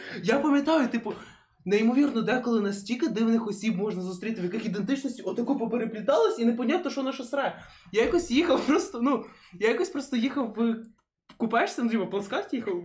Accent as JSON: {"language": "Ukrainian", "town": "Ternopil", "region": "Ternopil Oblast", "country": "Ukraine", "said": "А я типа з Тернополя."}